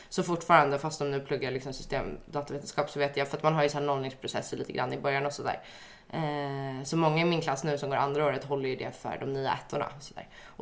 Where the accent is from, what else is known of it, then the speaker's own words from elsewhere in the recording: Stockholm, Stockholm County, Sweden; Jag är uppvuxen i Stockholm.